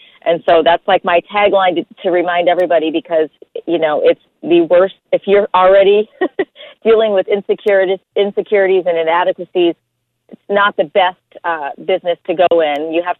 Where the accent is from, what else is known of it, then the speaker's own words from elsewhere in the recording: Illinois, United States; athlete growing up in the cornfields of a small town outside of Chicago. So acting wasn't cool back where I was raised in Chicago.